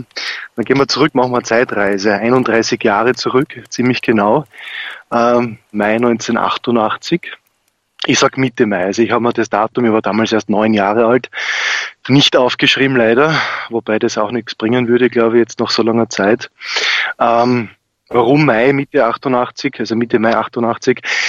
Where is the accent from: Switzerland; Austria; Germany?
Austria; Graz, Styria; born there; Ich bin gebürtiger Grazer